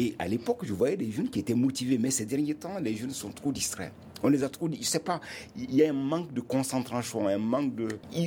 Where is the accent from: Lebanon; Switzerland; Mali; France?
Mali; Donc, à divulguer en tant que message, en tant que Malien, à montrer notre savoir-faire.